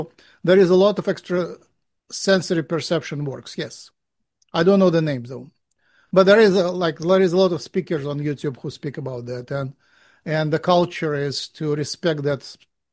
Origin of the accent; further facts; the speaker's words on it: Moscow, Russia; so I'm a Jew from Moscow, graduated from Moscow State University, the chemical department, main university, did DNA synthesis there for thesis.